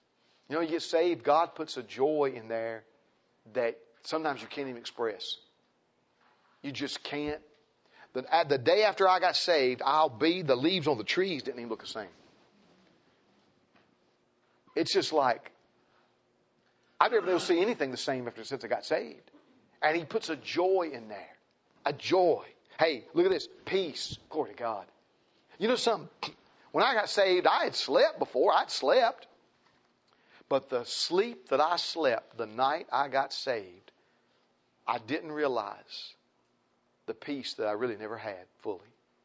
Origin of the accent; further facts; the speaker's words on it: North Carolina, United States; You know, I was raised up in Foothills, North Carolina.